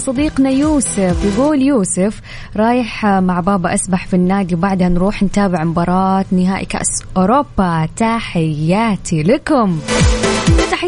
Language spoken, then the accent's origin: Arabic; Jeddah, Makkah Province, Saudi Arabia; وكان الله في عوننا أكيد أهل جدة